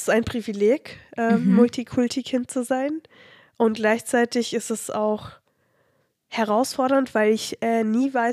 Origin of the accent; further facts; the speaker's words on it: Brazil; now in Germany; Wie cool ist es bitte, dass ich Brasilien kennenlernen durfte als meine Heimat, aber auch jetzt mittlerweile seit 13 Jahren Deutschland.